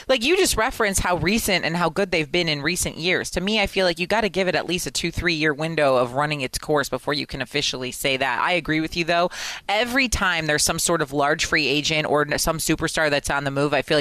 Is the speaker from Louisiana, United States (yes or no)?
no; Chicago, Illinois, United States; I'm from Chicago. My Bulls pulling it off as the 10th seed.